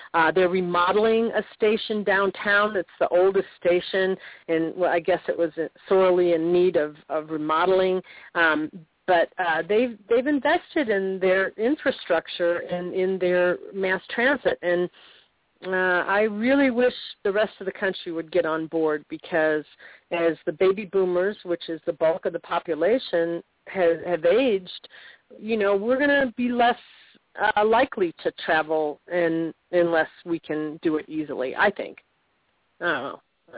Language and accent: English; Chicago, Illinois, United States; Now, I'm originally from Chicago, and so I'm used to traveling, you know, mass transportation.